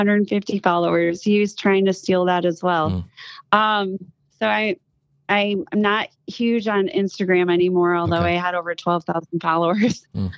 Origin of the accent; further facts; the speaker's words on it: Michigan, United States; I will be at the Reawaken America tour, June 7th in Michigan, my hometown.